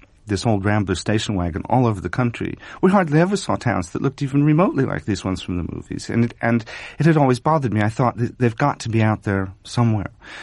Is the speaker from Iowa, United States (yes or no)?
yes; Iowa, United States; But also, I think that just growing up in Iowa, which then and now felt like a very long way away from everywhere